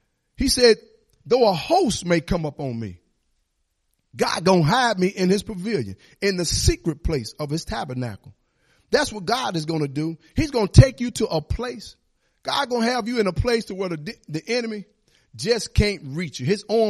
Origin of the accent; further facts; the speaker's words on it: St. Louis, Missouri, United States; Where I came up, Pastor, all the time about you came from Detroit to slums. I came from West Side to slums. You know, I wasn't in Detroit, I was in St. Louis.